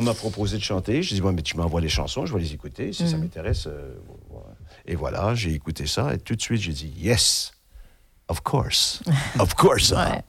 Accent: Montreal, Quebec, Canada; moved away; D'abord je suis du Québec, je suis de Montréal.

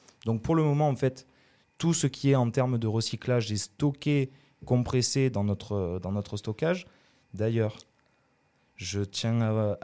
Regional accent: La Roque-sur-Pernes, Provence-Alpes-Côte d'Azur, France; Moi, je suis originaire même de La Roque-sur-Pernes.

